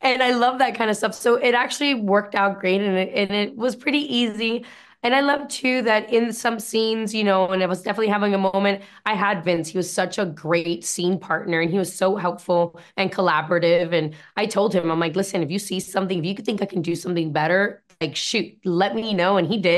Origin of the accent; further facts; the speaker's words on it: United States; You know, all of our culture is embedded into us, but we're American